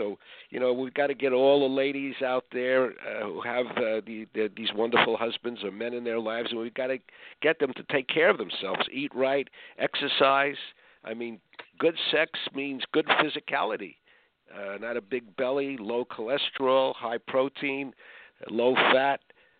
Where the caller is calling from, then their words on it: Los Angeles, California, United States; I'm speaking from Los Angeles.